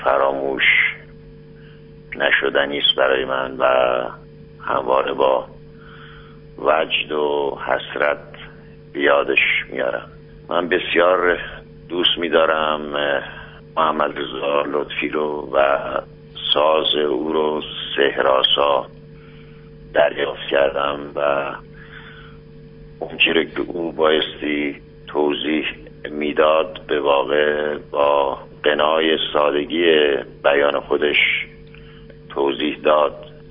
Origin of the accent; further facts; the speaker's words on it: Iran; به عنوان یک ایرانی قدم او رو به ایران خوش آمد میگم